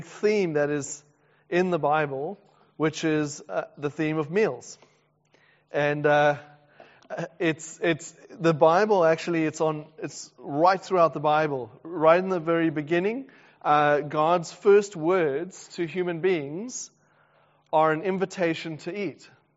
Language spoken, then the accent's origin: English; South Africa; So I come from South Africa, very traditional, very conservative rules, even about etiquette around eating.